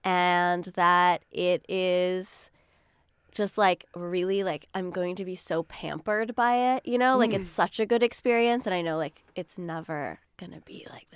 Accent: Vermont, United States; I am from Vermont. I would like to not return there.

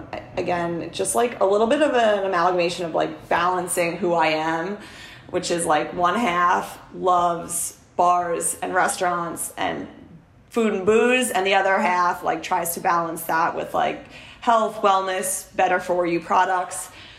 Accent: New York City, New York, United States; inspired by my hometown, which is Rockaway Beach, Queens, which is such a unique place because it's a city. It's a city beach. It's a beach on the Atlantic Ocean in New York City.

